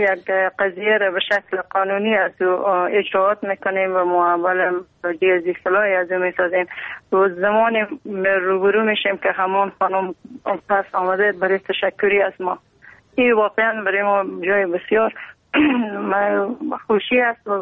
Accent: Afghanistan; فقط چون ما افغان هستیم همیشه خود به خداوند میسپاریم

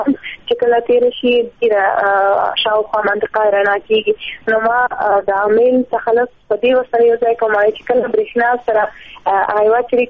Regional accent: Afghanistan; د لوی افغانستان یم، د پښتونستان یم، نو او په پښتونستان کې هم یو پښتون یم

